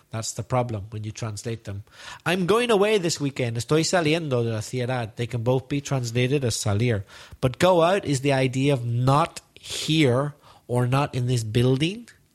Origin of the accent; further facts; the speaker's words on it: Belfast, Northern Ireland, United Kingdom; I grew up in Belfast in Ireland.